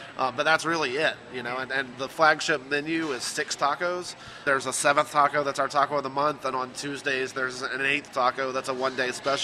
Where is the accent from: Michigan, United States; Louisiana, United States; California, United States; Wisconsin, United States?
Louisiana, United States; even though I'm from Louisiana and I've been back in Louisiana since 99 when I started at LSU.